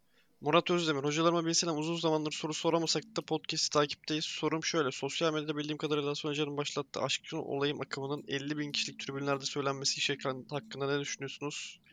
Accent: Denizli, Turkey; now in Istanbul, Turkey; Eğitim için geldim İstanbul'dan. Deprem tatilinin uzatılması nedeniyle memleketim Denizli'ye dönerken Hasan hocamın favori firmasıyla dinliyorum.

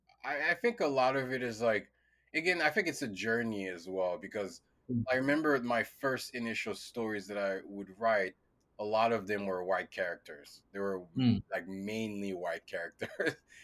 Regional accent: Haiti; And I think for me, growing up in Haiti, I didn't really make a difference between the surreal or the fantastical and the types of futures that existed.

